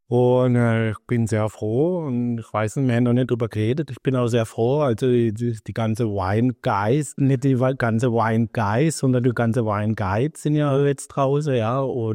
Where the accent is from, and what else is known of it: Baden-Württemberg, Germany; born or raised there